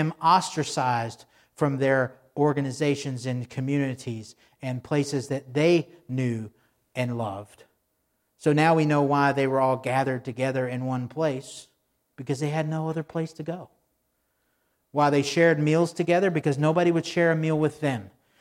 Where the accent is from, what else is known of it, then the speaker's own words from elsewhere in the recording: Texas, United States; Growing up in Texas, they always call it the fundamentals.